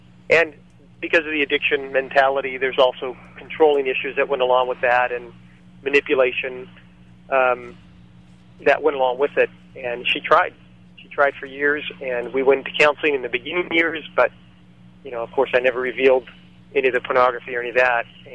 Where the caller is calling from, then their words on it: California, United States; Out in California.